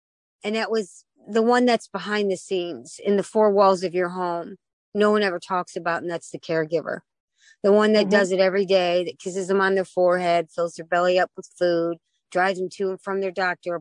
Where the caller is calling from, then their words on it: St. Louis, Missouri, United States; Yeah, St. Louis, Missouri, which is about 4.5 hours from my house in Chicago.